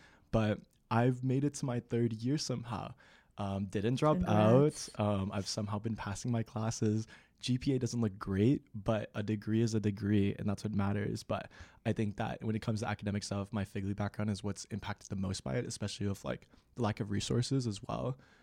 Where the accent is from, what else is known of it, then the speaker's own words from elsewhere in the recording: Texas, United States; I came from South Texas, a U.S.-Mexico border city, and that hometown is, like, 99.98% Hispanic people.